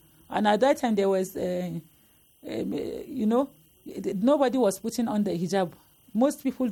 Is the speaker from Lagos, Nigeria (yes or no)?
no; Zaria, Kaduna State, Nigeria; I'm from the Islamic movement, and the wife of Sheikh Ibrahim Zakzaki. I was born in Zaria, Nigeria, the city of Zaria, and I did my primary school and secondary school in Zaria.